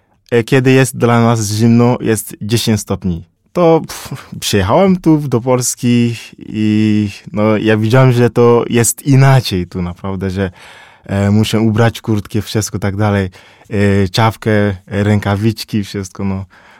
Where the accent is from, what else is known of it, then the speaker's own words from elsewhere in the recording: Togo; Polish is a second language; Ja pochodzę ze Afryki, konkretnie z Togo. To mały kraj, leży w zachodniej Afryce. Obok jest Ghana, Benin i północy Burkina Faso.